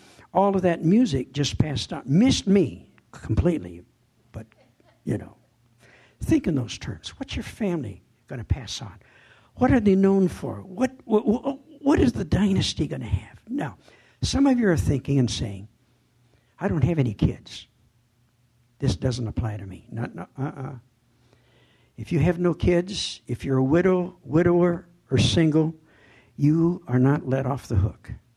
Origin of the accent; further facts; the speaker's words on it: Minnesota, United States; I'm a Minnesotan through and through, in case some of you are wondering about my background. We moved to Villard when I was in the first grade. Then we moved to Alec, and I finished my elementary school to the sixth grade. Then we moved to Evansville